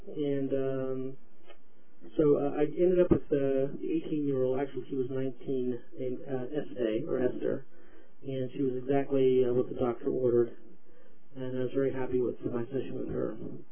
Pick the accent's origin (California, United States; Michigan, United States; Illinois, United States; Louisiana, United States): California, United States; I mean, I'm from the Bay Area, and I've always preferred looking for prostitutes on the dark and ugly streets of Oakland